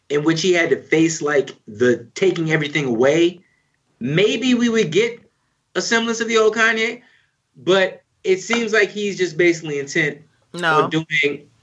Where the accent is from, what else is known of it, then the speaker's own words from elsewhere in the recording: the South, United States; people love, where I'm from, black people love country music. It's a fact. It's a fact. It's just a fact. I'm from the South.